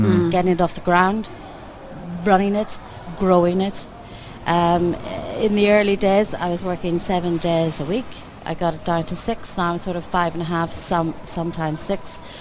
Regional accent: Ireland; also born or lived in London; now in Dubai, United Arab Emirates; I'm originally from Ireland.

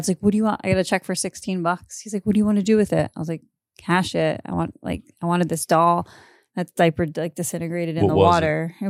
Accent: Marshfield, Massachusetts, United States; I grew up in Marshfield, a.k.a. Mash Vegas, but I didn't go to Marshfield High. I went to Sacred Heart.

